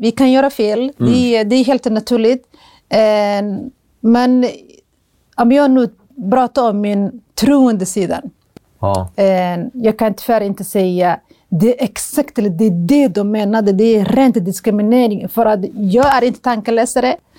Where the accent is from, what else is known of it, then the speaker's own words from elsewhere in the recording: Somalia; now in Sweden; Jag är född och uppväxt i Somalia.